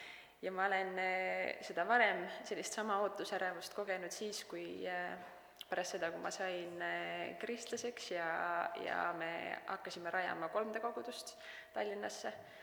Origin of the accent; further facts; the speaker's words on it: Rapla, Rapla County, Estonia; now in Hiiumaa, Estonia; Vähemalt seal, kus mina üles kasvasin Raplas, seal selliseid kellukameresid ei näe.